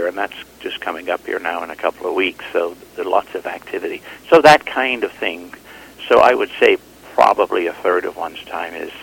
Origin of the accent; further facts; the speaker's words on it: England, United Kingdom; now in Toronto, Canada; I grew up starting out in England, and my father was a bailiff, farm bailiff, and then we moved eventually to Toronto